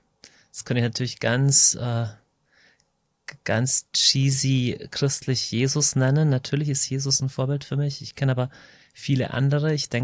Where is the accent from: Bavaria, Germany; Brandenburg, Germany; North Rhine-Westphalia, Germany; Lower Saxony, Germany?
Bavaria, Germany; Deggendorf; Ich komme aus Deckendorf in Niederbayern.